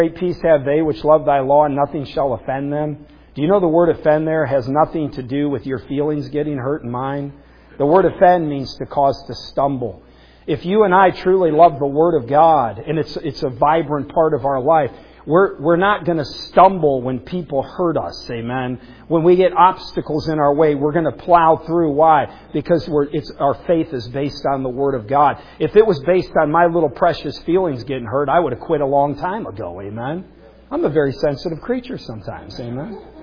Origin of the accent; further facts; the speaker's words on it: Cleveland, Ohio, United States; I was raised in Cleveland Public Schools the first half of my educational life.